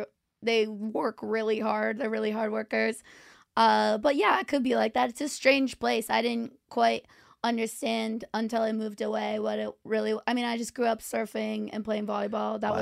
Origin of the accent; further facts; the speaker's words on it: California, United States; Well, I'm from Orange County, California.